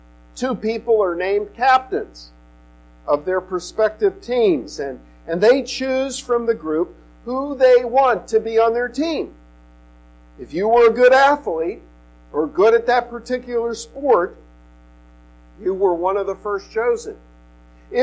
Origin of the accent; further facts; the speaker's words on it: Northeast, United States; Now, I grew up in the Northeast.